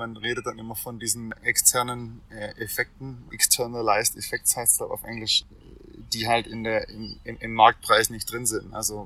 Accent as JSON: {"language": "German", "region": "Swabia", "country": "Germany", "said": "ich bin ja Schwabe"}